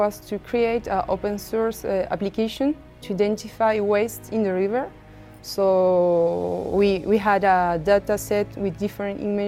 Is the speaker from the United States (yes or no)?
no; Argentina; English is a second language; moved away as an adult; now in Paris, France; I came from Argentina. I came here to Paris to do studies and master degree in social science adaptation to climate change.